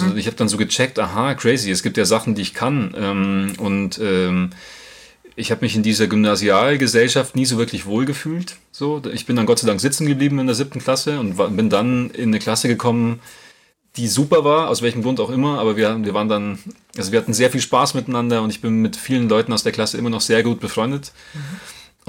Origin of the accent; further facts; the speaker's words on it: Grassau, Bavaria, Germany; es war jetzt in Grassau, es ist eh cool, wo ich herkomme